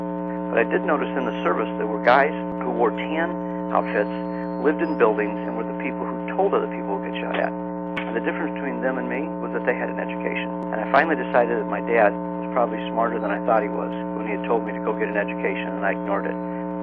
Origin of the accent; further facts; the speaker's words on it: Midwest, United States; I was brought up in the Midwest in a two-parent family with loving parents